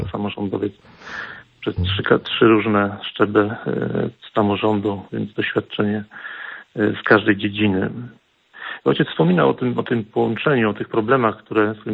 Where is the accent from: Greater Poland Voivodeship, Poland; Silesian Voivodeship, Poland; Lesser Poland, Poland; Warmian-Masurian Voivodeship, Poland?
Lesser Poland, Poland; pochodzę z Małopolski